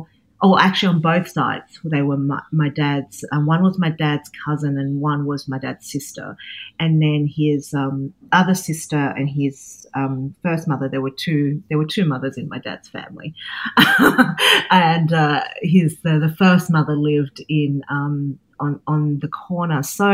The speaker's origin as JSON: {"language": "English", "town": "Sydney", "region": "New South Wales", "country": "Australia", "tie": "born or raised there", "accent": "Australian"}